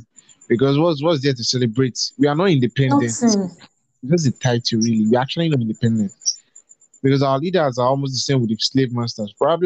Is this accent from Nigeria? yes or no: yes; Nigeria; It would be cool actually because I'm tired of being Nigerian already.